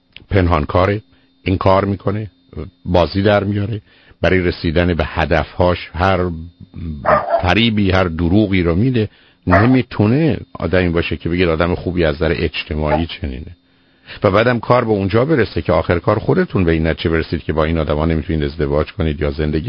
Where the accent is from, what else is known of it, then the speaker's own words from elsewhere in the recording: Iran; من ایرانی هستم